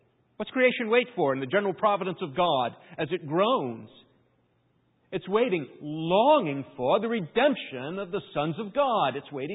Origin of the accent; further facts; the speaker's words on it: East Coast, United States; Growing up on the East Coast, I never saw it.